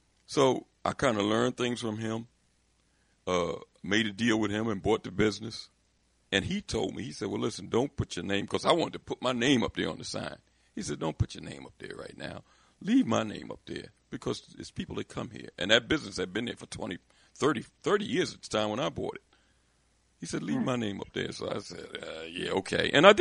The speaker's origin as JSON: {"language": "English", "town": "Philadelphia", "region": "Pennsylvania", "country": "United States", "said": "his uncle owned a sandwich shop in my neighborhood down in South Philadelphia. I'm from Philadelphia here, Pennsylvania."}